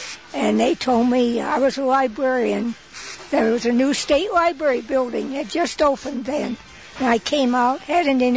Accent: Midwest, United States; now in Santa Fe, United States; I'm still a Midwesterner at heart, I suppose. You never get away from that.

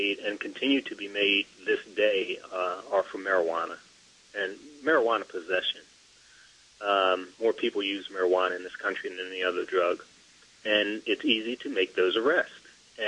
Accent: Baltimore, Maryland, United States; growing up in Baltimore, I got to see it from the perspective of living in a community

